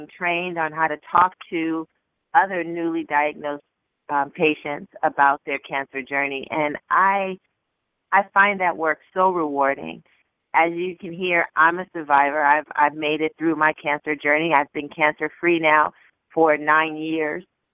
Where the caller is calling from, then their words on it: Santa Clarita, California, United States; I'm calling from the Santa Clarita Valley in California, and surrounded by gorgeous mountains sometimes isn't the best for reception, but it is gorgeous out here.